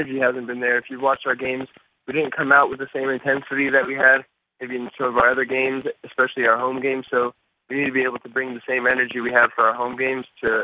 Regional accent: Colorado, United States; also born or lived in Canada; I grew up in Colorado. I was born in Canada, and then I moved to Colorado when I was young.

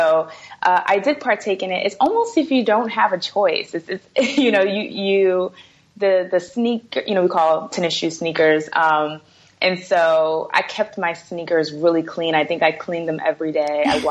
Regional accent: Brooklyn, New York, United States; Sure. So, you know, I'm from Brooklyn, New York.

